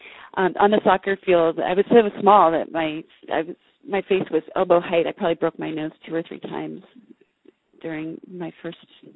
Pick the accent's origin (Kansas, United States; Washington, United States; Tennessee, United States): Washington, United States; Richland; Oh, I grew up in Richland, Washington, which is a small town in eastern Washington.